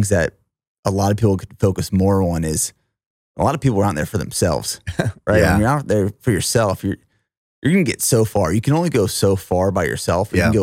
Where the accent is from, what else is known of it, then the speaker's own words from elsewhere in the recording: Pennsylvania, United States; I grew up in Pennsylvania and I think back to some of the kids I grew up around hunting.